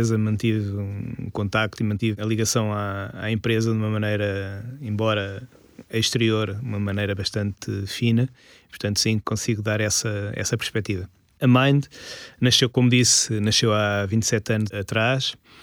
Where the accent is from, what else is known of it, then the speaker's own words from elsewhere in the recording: Portugal; para já porque somos portugueses e temos orgulho nisso.